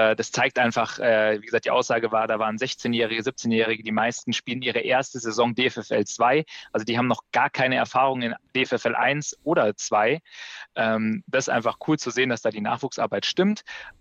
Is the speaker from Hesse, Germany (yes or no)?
yes; Kelkheim, Hesse, Germany; ich komme ja aus Kelkheim